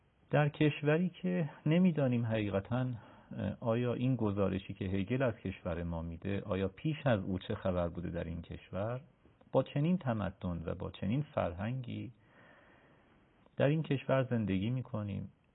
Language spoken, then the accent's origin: Persian; Iran; ما در کشوری زندگی میکنیم که اگر من این کشور رو به عنوان یک ایرانی تعریف کنم